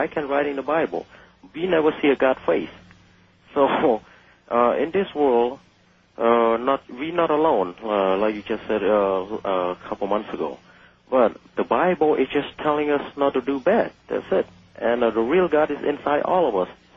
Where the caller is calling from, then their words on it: San Jose, California, United States; I'm calling from San Jose.